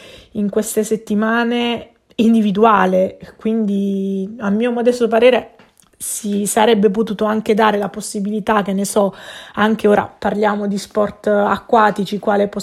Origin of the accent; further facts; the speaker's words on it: Apulia, Italy; Qui, come ho già detto, da buona pugliese.